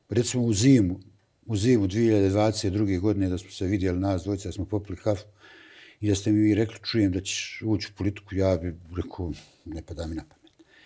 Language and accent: Bosnian; Sarajevo, Federation of Bosnia and Herzegovina, Bosnia & Herzegovina; Međutim, ja sam Sarajlija i ja sam sa dijela grada s Čaršije.